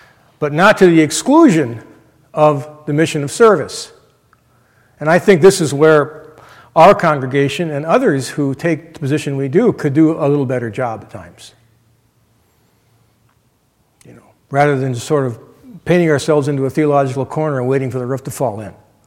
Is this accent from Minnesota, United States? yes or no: yes; Minnesota, United States; I come from Minnesota where fishing is very important and virtually a sacrament, not quite, but close.